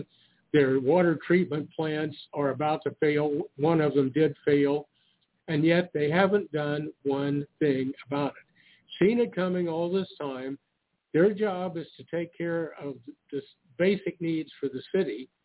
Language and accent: English; Ironton, Ohio, United States; Oh yeah, well, my hometown, Ironton, Ohio, during the 90s